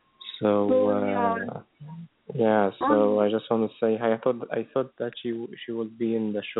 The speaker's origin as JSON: {"language": "English", "region": "Dubai", "country": "United Arab Emirates", "said": "from Dubai."}